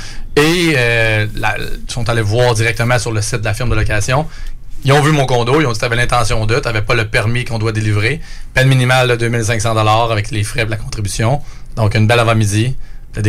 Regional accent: Quebec, Canada; Je viens de l'Estrie.

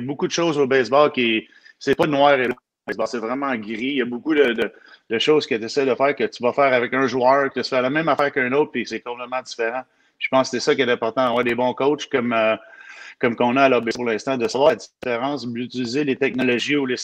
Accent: Mascouche, Quebec, Canada; je viens de Mascouche Beach

